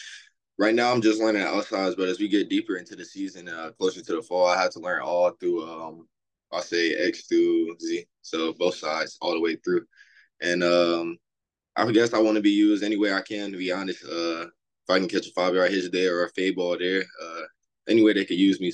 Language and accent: English; North Carolina, United States; Growing up in North Carolina, that's always been a big time rivalry.